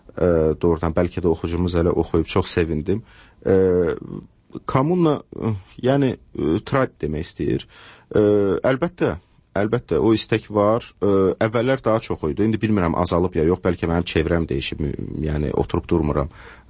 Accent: Baku, Azerbaijan; Ki, mən məsələn, Sovetskada da olub böyümüşəm.

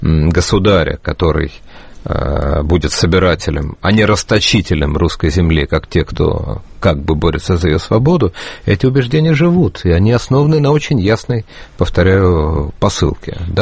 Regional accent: Yelizovo, Kamchatka Krai, Russia; born there; или я родился в Елизово на Камчатке

